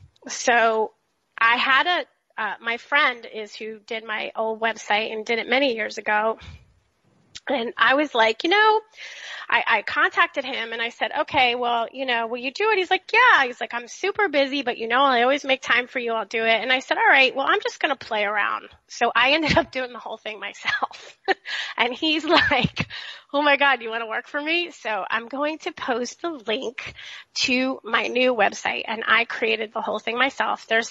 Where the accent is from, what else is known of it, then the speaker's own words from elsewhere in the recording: Florida, United States; I grew up in Florida, so South Florida is very different from the rest of the state, especially where I grew up.